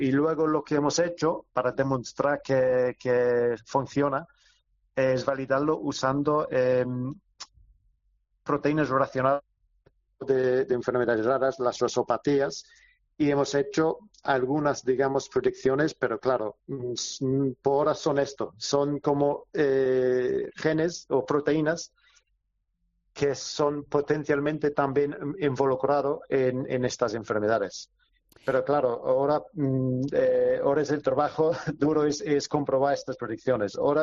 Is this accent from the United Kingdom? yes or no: yes; United Kingdom; Spanish is a second language; also born or lived in London; now in Málaga, Spain; llevo aquí en Málaga un rato. Bueno, yo estaba en UCL en Londres, soy británico.